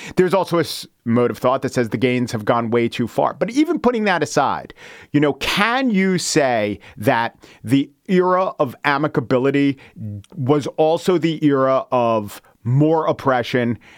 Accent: New York, United States; accent: New York; Yeah, I had to quash my New York accent some of the time at NPR.

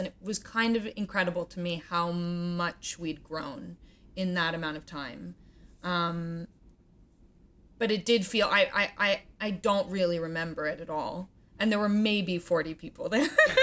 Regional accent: Washington, District of Columbia, United States; I mean, I grew up mostly in Washington, D.C., but my family is from New York, and I grew up seeing shows on Broadway, particularly with my grandmother.

